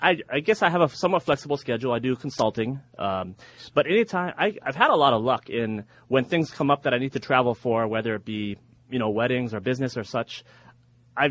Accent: Hawaii, United States; I'm from Hawaii originally, where my father grew up

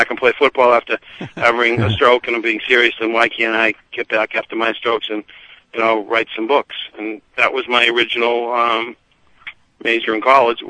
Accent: Dover, United States; also born or lived in Quincy; Yeah, I grew up in Dover. Born in Quincy, grew up in Dover, went out to the Midwest a little for school

